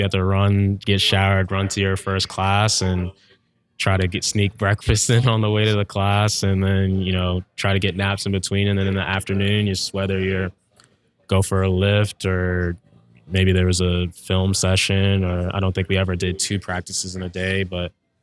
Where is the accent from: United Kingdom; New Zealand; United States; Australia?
United States; Bowie, Maryland; I'm from Bowie, Maryland. So I'm about like 25 minutes outside of DC.